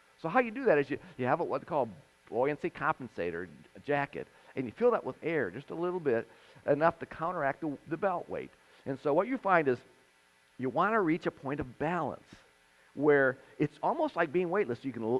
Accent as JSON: {"language": "English", "region": "Florida", "country": "United States", "said": "Anyways, I'm from Florida."}